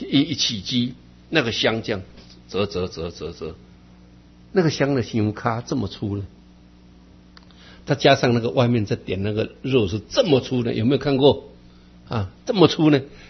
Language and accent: Chinese; Yilan County, Taiwan; 在我小时候啊，台湾人口只有500多万，所以乡下真的是很偏僻。所以我们乡下有什么啊，我们宜兰县